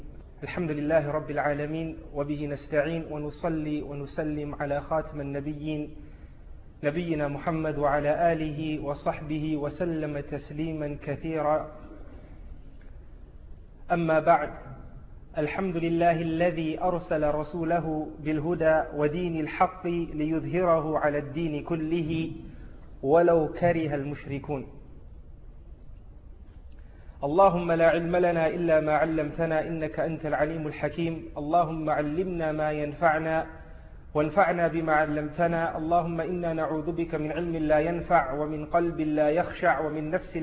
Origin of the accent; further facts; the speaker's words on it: Leicester, East Midlands, United Kingdom; born there; I was born in Leicester General, which is nearby.